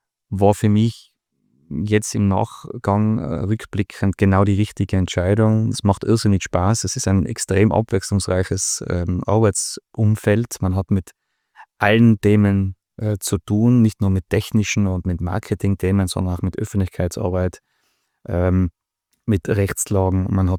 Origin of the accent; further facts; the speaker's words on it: Innsbruck, Tyrol, Austria; ich bin Innsbrucker, bin da aufgewachsen, ich kenne das Dates seit Kindestagen an.